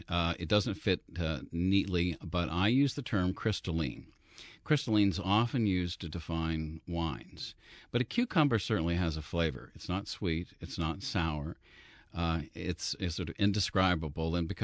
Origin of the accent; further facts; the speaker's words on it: Kansas, United States; I was from Kansas 30 years ago.